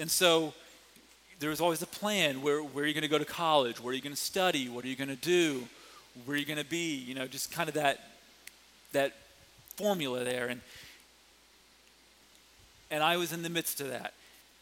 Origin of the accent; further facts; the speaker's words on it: Ohio, United States; So I'm from Ohio. She's from Kansas City. We moved to Southern California.